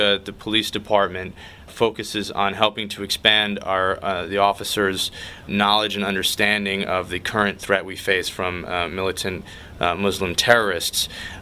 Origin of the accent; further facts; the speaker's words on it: New York City, New York, United States; Well, first of all, I was born and raised in New York City. All of my friends and family are here.